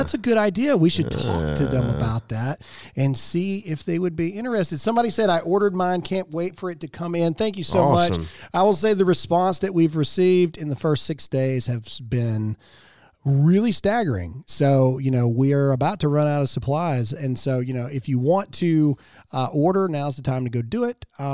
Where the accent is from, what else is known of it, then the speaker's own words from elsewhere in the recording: Mississippi, United States; And I'm from Mississippi, and people always used to say, "Thank God for Mississippi."